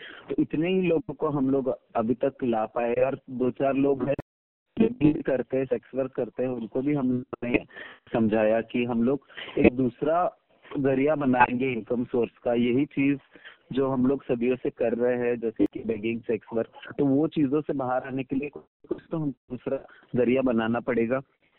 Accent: Pune, Maharashtra, India; और मैं पुणे से हूँ।

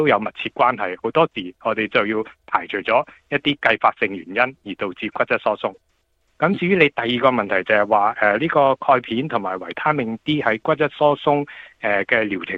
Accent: China

